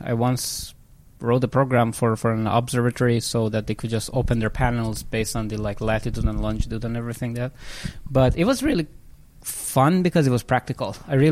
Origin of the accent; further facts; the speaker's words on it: Iran; English is a second language; moved away as an adult; now in Finland; I usually just introduce myself as … because that's easier, right? So I'm originally coming from Iran, but I moved here last year, almost a year now.